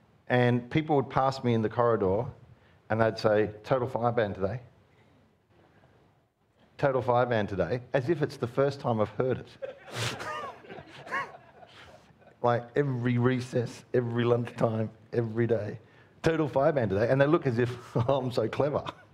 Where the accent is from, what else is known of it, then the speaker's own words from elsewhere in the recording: Mildura, Victoria, Australia; born there; I was born in Mildura, you know, so 40 degrees days, day after day.